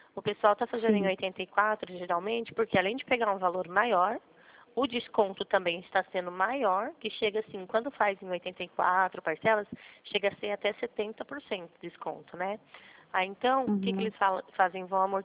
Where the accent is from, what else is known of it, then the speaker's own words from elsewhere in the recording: Rio Claro, São Paulo, Brazil; Rio Claro, interior de São Paulo